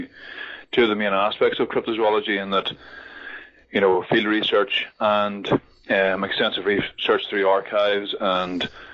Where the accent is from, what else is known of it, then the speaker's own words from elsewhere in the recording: Ireland; I'm from Ireland